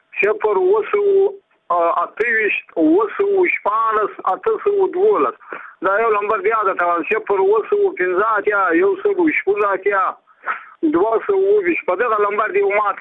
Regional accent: Badghis, Afghanistan; زه په خپل د بادغیس ولایت یم سمقور د ولسوالۍ یم

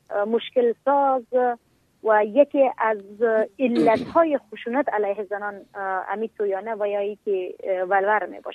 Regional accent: Helmand, Afghanistan; ما در ولایت هلمند بزرگ شدیم

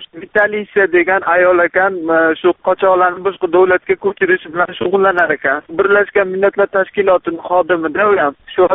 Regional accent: Andijan, Andijan Region, Uzbekistan; moved away; Men Andijondanman, ayolim Toshkentdan.

